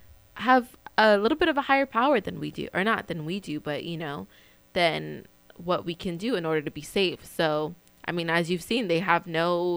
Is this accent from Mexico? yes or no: yes; Mexico; I mean, I'm from Mexico